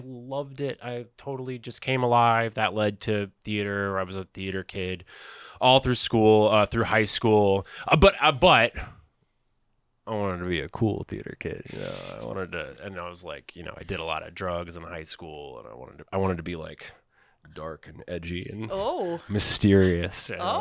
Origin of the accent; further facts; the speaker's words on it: Georgia, United States; Through the accessibility of pills growing up in Georgia in like 2006, 2005.